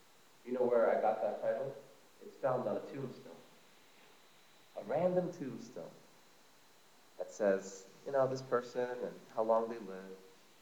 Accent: New Jersey, United States; I grew up in New Jersey. Nobody knows me.

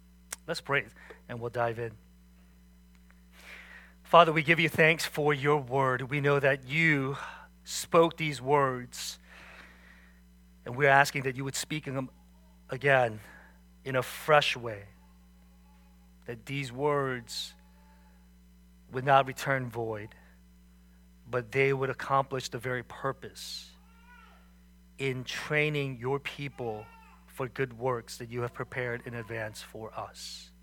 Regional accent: Virginia, United States; I grew up here in Northern Virginia. I call this place home. Went to Oakton High School, where I met my wife.

